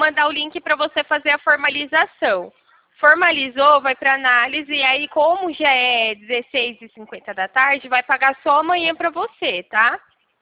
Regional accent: São Paulo, Brazil; Interior de São Paulo.

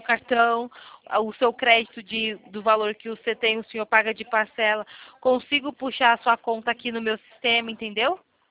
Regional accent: Itatiba, São Paulo, Brazil; eu sou aqui de São Paulo, Itatiba.

